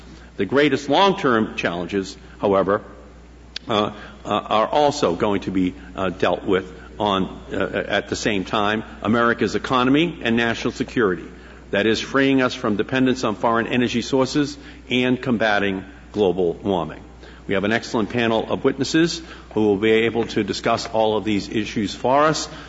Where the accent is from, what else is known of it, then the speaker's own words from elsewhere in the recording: Massachusetts, United States; In my home state of Massachusetts, clean tech is already the 10th largest industry